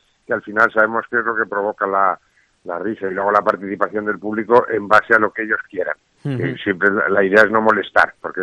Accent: Las Navas del Marqués, Castile and León, Spain; Yo soy de Las Navas del Marqués, soy un niño de esos nacidos en los veranos, ¿sabes? Que veraneaba tanta gente ahí en Las Navas, pero sí, navero

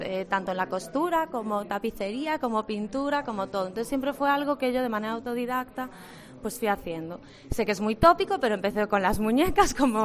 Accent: Ferrol, Galicia, Spain; now in Santiago de Compostela, Spain; soy de Ferrol, pero soy de aquí.

